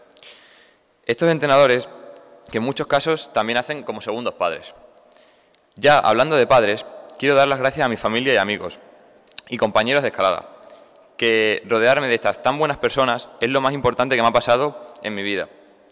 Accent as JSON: {"language": "Spanish", "region": "Extremadura", "country": "Spain", "said": "Además, poder hacerlo en mi tierra, Extremadura."}